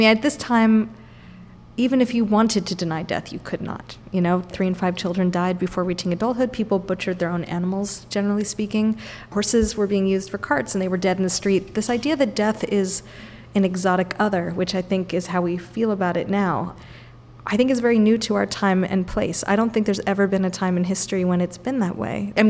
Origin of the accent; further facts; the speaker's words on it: California, United States; My own history is that I grew up in California, where images of death were pretty much relegated to youth subcultures